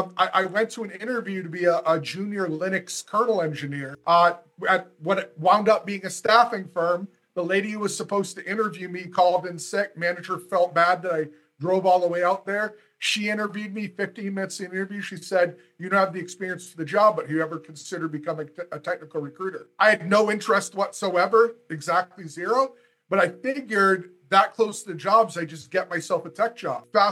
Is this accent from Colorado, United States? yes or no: no; Dudley, Massachusetts, United States; Dudley, Massachusetts, a place with all the diversity of a salt shaker.